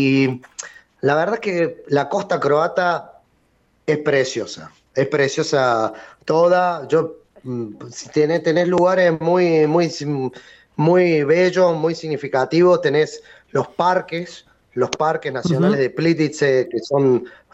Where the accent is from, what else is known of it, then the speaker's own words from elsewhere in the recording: Córdoba, Argentina; Yo primero viví en Córdoba